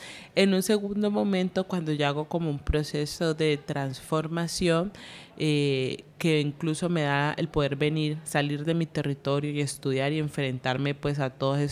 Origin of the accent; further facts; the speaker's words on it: Buenaventura, Valle del Cauca, Colombia; now in Cali, Colombia; yo soy de Buenaventura, Valle del Cauca, Colombia, pero llevo ya más o menos 10 años viviendo en Cali por términos de educación y trabajo.